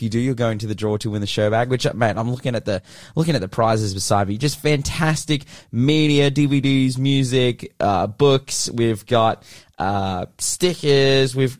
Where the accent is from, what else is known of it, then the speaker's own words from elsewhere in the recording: Newcastle, New South Wales, Australia; My family, like my dad, diehard Knights fan. Like, we're from Newcastle. That's like, we're Novocastrians.